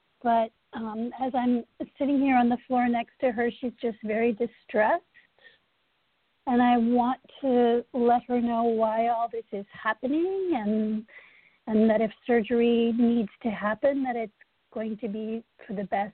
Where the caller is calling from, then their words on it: New York, United States; Hi, I'm calling in from just north of New York. New York City, rather.